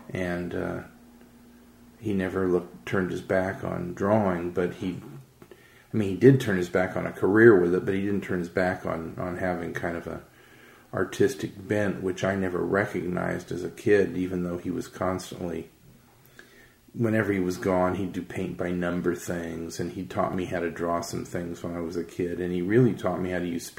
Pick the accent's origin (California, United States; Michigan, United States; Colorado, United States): California, United States; San Diego; I grew up in San Diego, even though my dad was in the Navy, and he was stationed a few other places.